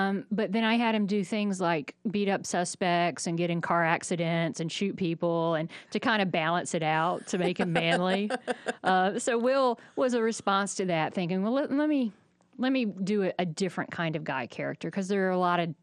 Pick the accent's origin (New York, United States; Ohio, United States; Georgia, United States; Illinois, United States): Georgia, United States; Jonesboro; I grew up in Jonesboro, Georgia, which is a lot like Grant County.